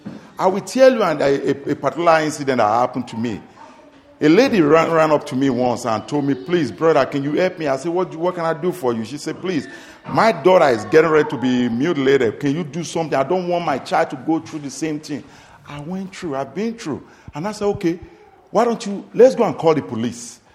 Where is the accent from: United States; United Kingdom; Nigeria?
Nigeria; now in Ireland; when I was growing up in Nigeria, I went to a Catholic school.